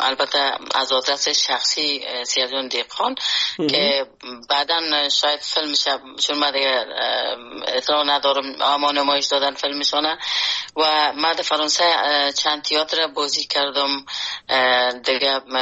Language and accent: Persian; Afghanistan; born or raised there